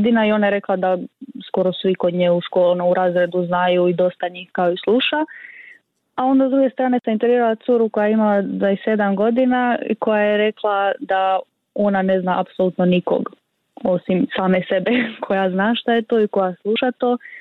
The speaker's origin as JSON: {"language": "Croatian", "country": "Croatia", "said": "kod nas u Hrvatskoj recimo zanimljivo to da je"}